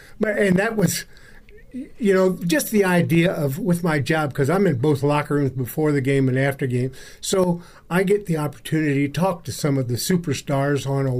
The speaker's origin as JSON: {"language": "English", "town": "Indianapolis", "region": "Indiana", "country": "United States", "tie": "born or raised there", "said": "Well, I grew up here in Indianapolis. I went to Cecina High School, and then I was working for Allstate Insurance Company"}